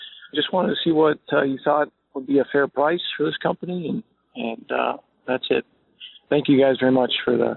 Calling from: Phoenix, Arizona, United States; I'm calling from Phoenix.

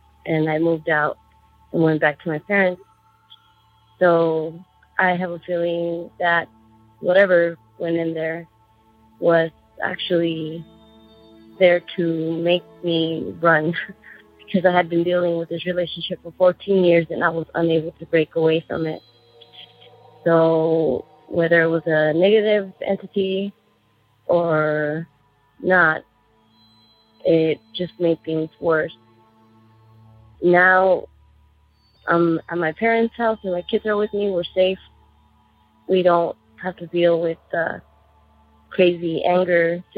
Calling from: Tucson, Arizona, United States; I'm calling from Tucson, Arizona.

